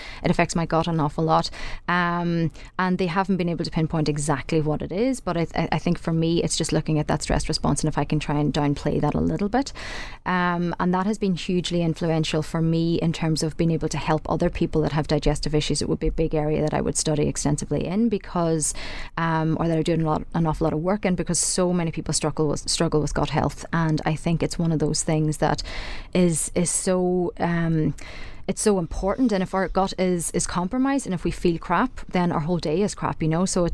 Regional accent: Ulster, Ireland; I grew up in Donegal, grew up on a farm, was very, very aware of food, but was a very, very fussy eater.

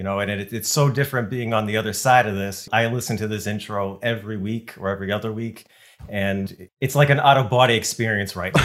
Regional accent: Massachusetts, United States; accent: Boston; So my Boston accent might pop out a little bit more.

